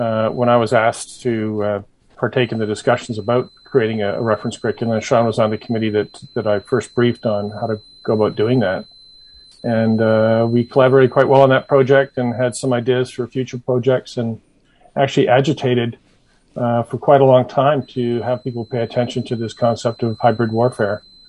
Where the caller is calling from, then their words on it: Kingston, Ontario, Canada; So I'm located on the north shore of Lake Ontario in the town of Kingston, Ontario, not far from Fort Henry